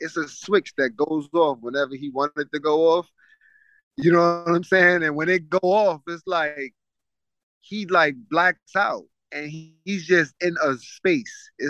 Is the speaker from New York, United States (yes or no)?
yes; Coney Island, New York, United States; Like, for me, growing up in Coney Island, people don't realize, because of the wind and we in the buildings, because we're right next to the ocean